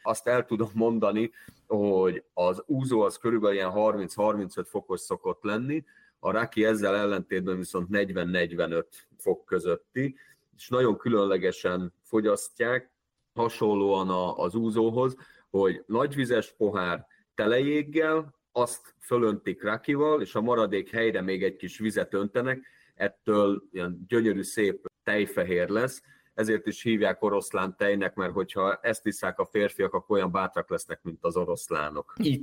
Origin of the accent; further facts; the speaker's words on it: Hungary; magyarok vagyunk